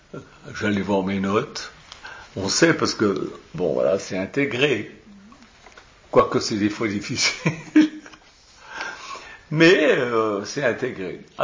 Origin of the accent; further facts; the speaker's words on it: Switzerland; Alors, quand j'étais gamin en Suisse, à l'école, on passait chaque année une semaine en station de ski